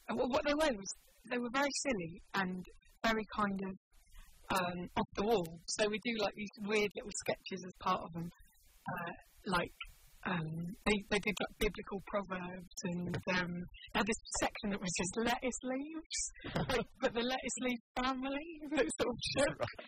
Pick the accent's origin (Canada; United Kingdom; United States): United Kingdom; London; because I grew up in South East London, so I just did all these really pointless, obscure references to South East London and how rubbish it was.